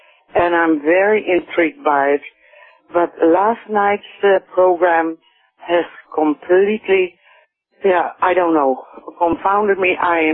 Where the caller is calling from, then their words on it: Vancouver, British Columbia, Canada; I am from Vancouver, British Columbia.